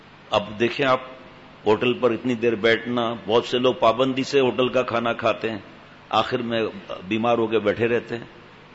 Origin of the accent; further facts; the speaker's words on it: Karachi, Sindh, Pakistan; born there; ہم یہاں کراچی میں، بابا کراچی آ گئے تھے، پیدائش کراچی کی